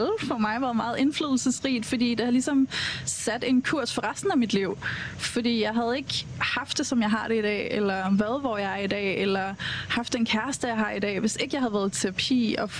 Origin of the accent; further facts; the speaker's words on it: Copenhagen, Capital Region of Denmark, Denmark; Jeg er jo født og opvokset her i København også, ligesom dig, Lars, ude i Vandløs.